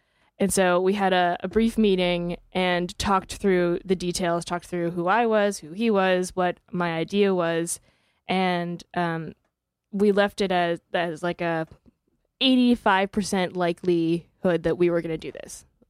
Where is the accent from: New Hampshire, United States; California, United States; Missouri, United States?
California, United States; La Jolla; So I was born in San Diego, California. Was born and raised in La Jolla, California. So tiny beachside.